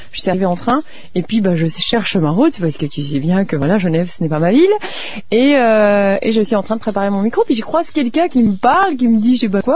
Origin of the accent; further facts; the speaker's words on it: France; now in Lausanne, Switzerland; À de France, mais je fais qu'à la Lausanne depuis un an.